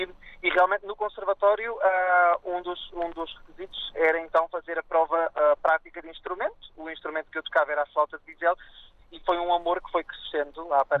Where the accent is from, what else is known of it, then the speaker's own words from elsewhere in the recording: Lisbon, Portugal; Sou natural de Lisboa há 32 anos, há quase 33 anos.